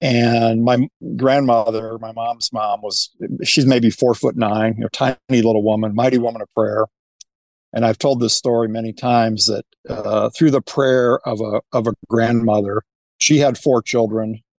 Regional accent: South Bend, Indiana, United States; So I grew up in South Bend, Indiana. I tell people that, they're like, oh, you must be a Notre Dame fan.

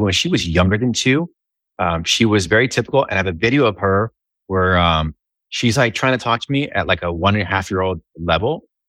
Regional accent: Miami, Florida, United States; Well, I was born in Florida, raised in Miami.

